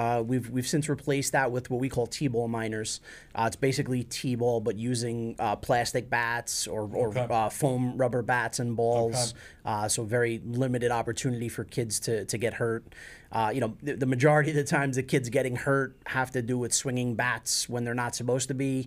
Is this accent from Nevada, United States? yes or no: no; Bronx, New York, United States; now in Mamaroneck, United States; And personal life, I'm from the Bronx.